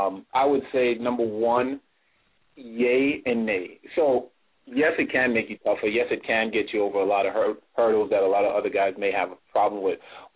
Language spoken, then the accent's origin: English; New York, United States; You know, New York is crazy, man. You know, I grew up in New York, man. Obviously, you know, it's hard to go through life in New York without coming to one or two bumps or bruises in the streets.